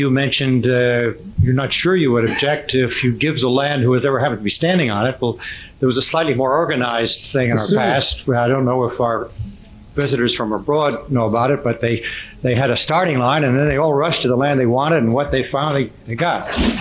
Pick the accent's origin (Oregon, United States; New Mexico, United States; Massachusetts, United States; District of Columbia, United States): District of Columbia, United States; Washington; I'm from Washington, D.C., and more or less retired.